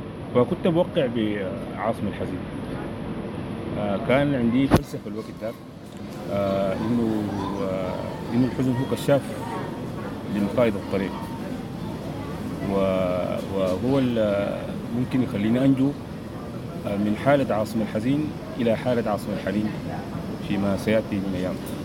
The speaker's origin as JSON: {"language": "Arabic", "region": "Khartoum", "country": "Sudan", "tie": "born or raised there", "said": "من أب وأم داركوريين، ولدت في الخرطوم مطلع السبعينات، ونشأت وترعرعت في حي الشجرة، ومن ثم انتقلنا لجبرة. درست مراحل دراسية كلها في الخرطوم،"}